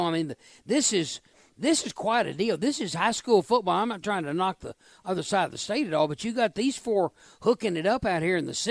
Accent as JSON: {"language": "English", "town": "Little Rock", "region": "Arkansas", "country": "United States", "tie": "born or raised there", "said": "I mean, growing up in Little Rock where I did, the Thanksgiving Day game, you know, it ended up between the two Little Rock schools"}